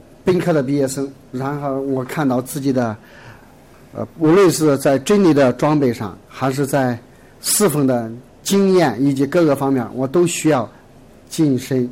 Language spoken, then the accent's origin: Chinese; Henan, China; 我是来自河南的